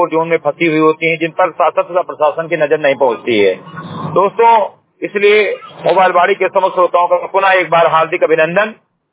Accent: Uttar Pradesh, India; ग्राम सभा सिमरी घटाई विकासखंड मेनपुरा जनपद बहराइच का मूल निवासी हूं

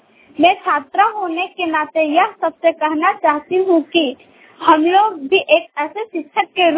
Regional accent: Jaingabad, Jharkhand, India; ग्राम post जैंगाबाद जिला ग्रेडी की निवासी हूँ।

